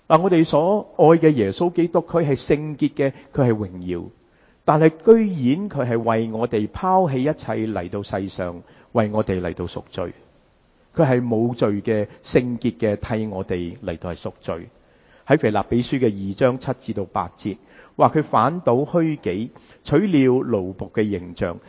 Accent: Guangdong, China; 这个好像我们广东人说心有余而力不足

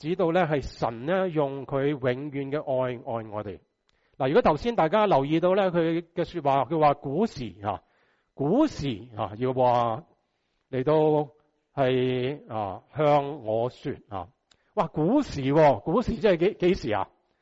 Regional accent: China; 其实我们中国人都有这样的讲法啦

